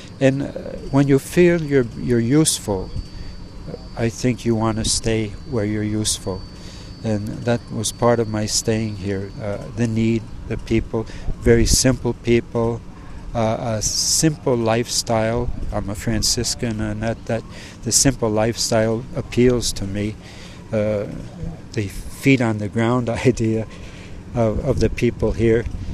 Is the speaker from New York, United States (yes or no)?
yes; Troy, New York, United States; now in Valencia, Spain; I'm from Troy, New York, and I felt a certain identity because where I'm from is known for shirt and collars years ago in Troy, New York.